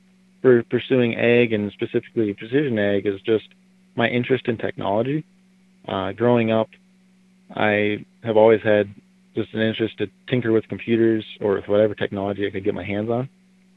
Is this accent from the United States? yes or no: yes; Bass, South Dakota, United States; I was born and raised in Bass, South Dakota, on our family farm, growing corn and soybeans primarily.